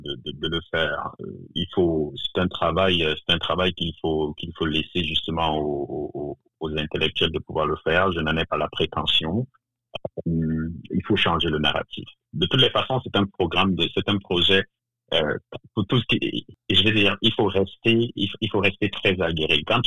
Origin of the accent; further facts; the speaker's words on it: Cameroon; Et je suis originaire du Cameroun.